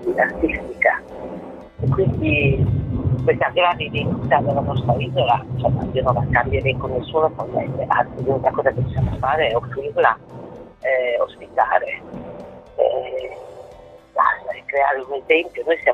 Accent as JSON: {"language": "Italian", "region": "Sardinia", "country": "Italy", "said": "io sono sarda, sto qua, qui è necessario stare, fare, perché il territorio sardo è ricco"}